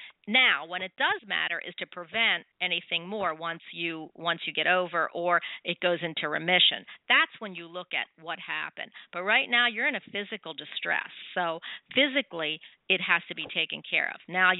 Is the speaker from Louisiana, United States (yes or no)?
no; Philadelphia, Pennsylvania, United States; I'm from Philly, and I used to spend every summer in Margate, New Jersey.